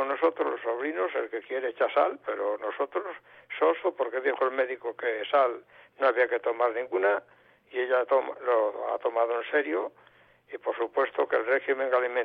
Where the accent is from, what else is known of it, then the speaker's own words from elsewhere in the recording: Santibáñez de Valdeiglesias, Castile and León, Spain; Yo soy de aquí, de Santibáñez de Valdeiglesias, y ahora estoy de sacerdote en Villarejo, que me queda a 3 kilómetros.